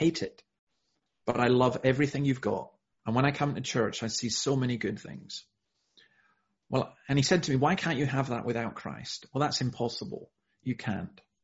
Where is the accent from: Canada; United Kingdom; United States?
United Kingdom; Scotland; I grew up in the Scottish Highlands and it was so beautiful.